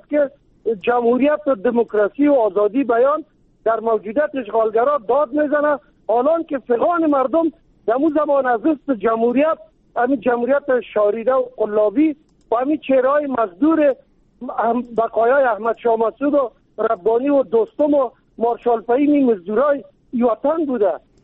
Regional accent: Kabul, Afghanistan; با وجود که من از کابل هستم، یعنی در قوم تاجک ولی مسلمان افغان دوست.

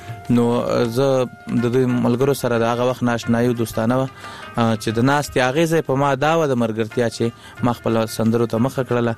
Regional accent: Laghman, Afghanistan; now in Kunduz, Afghanistan

